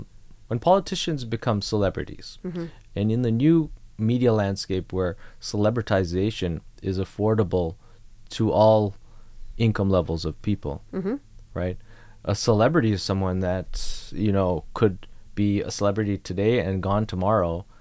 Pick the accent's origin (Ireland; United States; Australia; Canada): Canada; that's like odd for me as a Canadian.